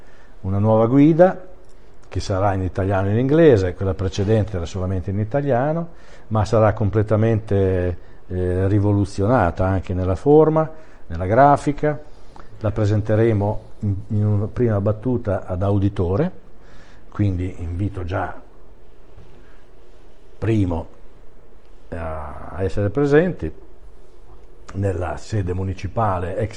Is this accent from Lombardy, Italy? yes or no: no; Emilia-Romagna, Italy; ero nel mio paese, per cui siamo in Emilia Romagna